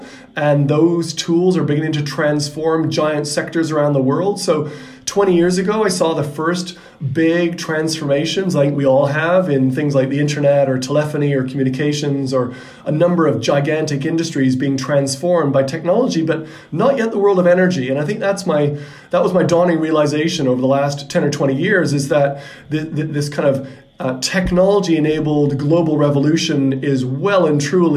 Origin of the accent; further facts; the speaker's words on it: Canada; born there; accent: Canadian; moved away as an adult; also born or lived in Oxford; as you can probably hear by my accent, I'm a Canadian by birth, a technologist by training, but a commercial guy by career.